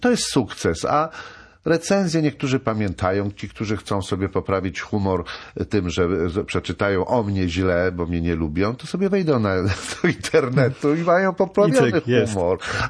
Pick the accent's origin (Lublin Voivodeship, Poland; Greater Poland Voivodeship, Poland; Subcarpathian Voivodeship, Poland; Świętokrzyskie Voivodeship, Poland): Świętokrzyskie Voivodeship, Poland; Kielce; moved away as an adult; also born or lived in Kraków; ja miałem 18 lat, jak wyjechałem z Kielc, już tam nie wróciłem, bo dostałem się na studia w Krakowie i już koniec. Ja do 18 roku życia tylko tam mieszkałem.